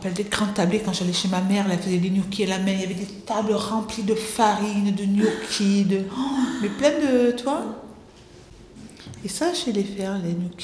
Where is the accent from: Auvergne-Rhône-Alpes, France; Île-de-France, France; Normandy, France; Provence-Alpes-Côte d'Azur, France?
Provence-Alpes-Côte d'Azur, France; Orange; born there; Je suis née à Orange, dans le Vaucluse.